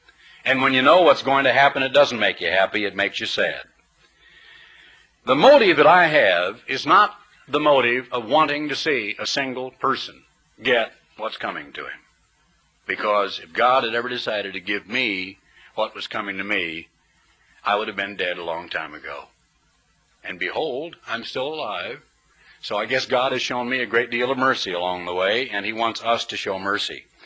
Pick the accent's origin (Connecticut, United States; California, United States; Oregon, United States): Oregon, United States; I was born and reared in Oregon, and I grew up as a teenager during World War II.